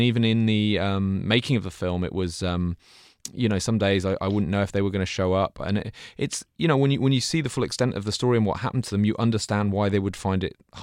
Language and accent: English; United Kingdom; being an outsider, being a Brit, actually helped a little bit with that.